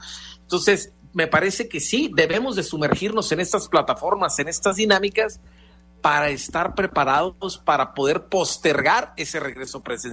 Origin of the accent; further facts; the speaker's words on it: Mexico; todos somos mexicanos y merecemos una educación de primera